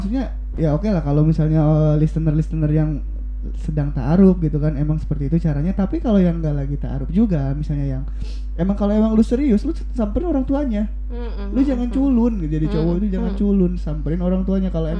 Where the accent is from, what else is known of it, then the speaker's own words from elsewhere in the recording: London, United Kingdom; now in Bogor, Indonesia; Bukan, aku orang London.